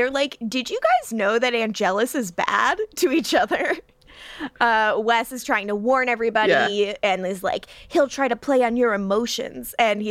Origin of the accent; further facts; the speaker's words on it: Arizona, United States; I'm from Arizona.